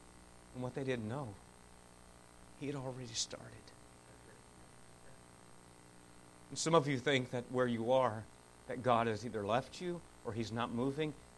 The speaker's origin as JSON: {"language": "English", "town": "Miami", "region": "Florida", "country": "United States", "tie": "born or raised there", "said": "And I grew up in Miami, so I'm a diehard Miami Dolphin fan"}